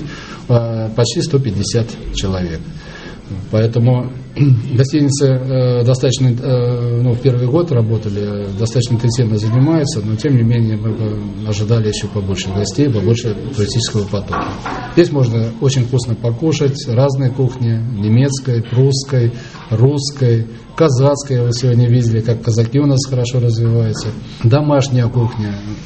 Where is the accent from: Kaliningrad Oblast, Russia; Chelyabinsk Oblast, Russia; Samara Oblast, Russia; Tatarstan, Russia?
Kaliningrad Oblast, Russia; Yantarny; Я родился здесь, в Янтарном, и, в общем-то, начало трудовой деятельности, учеба прошла здесь.